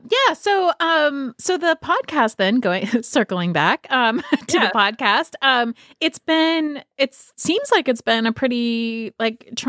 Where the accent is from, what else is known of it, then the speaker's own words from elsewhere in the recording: California, United States; I'm from California.